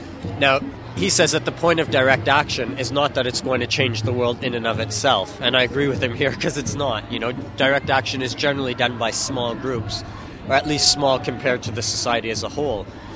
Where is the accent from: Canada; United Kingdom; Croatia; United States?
Canada; Montreal, Quebec; from Montreal